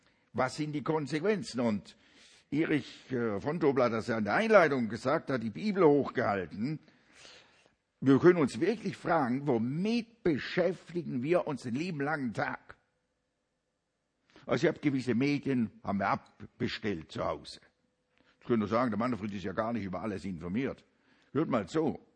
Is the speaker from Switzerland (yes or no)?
yes; Switzerland; Und ich sage das jetzt als Schweizer Leute.